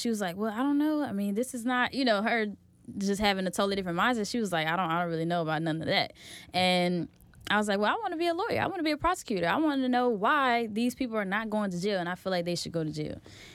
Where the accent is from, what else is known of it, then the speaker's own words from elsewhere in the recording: Birmingham, Alabama, United States; I would say I had a very sheltered childhood. My parents moved my family to the suburbs when I was 7.